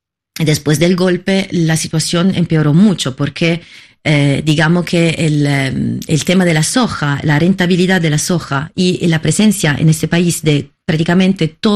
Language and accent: Spanish; Paraguay; also born or lived in Italy; yo nací en Italia, mi papá es paraguayo, se fue a Italia, encontró a mi mamá, yo nací en Italia. Me fui a Paraguay con mi familia cuando cayó la dictadura, en el 90, la dictadura cayó en el 80, nosotros fuimos poco después